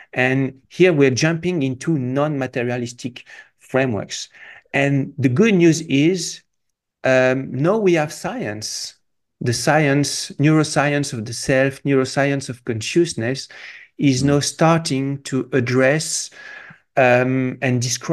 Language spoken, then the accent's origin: English; Morocco; I'm French and Peruvian, and I was born in Morocco. I grew up in Morocco, and as you know, I lived in the US